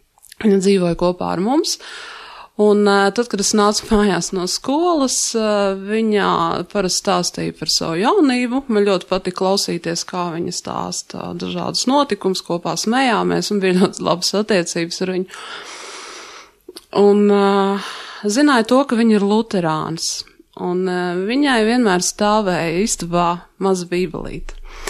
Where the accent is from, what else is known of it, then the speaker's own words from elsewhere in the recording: Saulkrasti, Saulkrasti Municipality, Latvia; Piedzimu uzaugu Saukrustos, neesmu no Rīgas.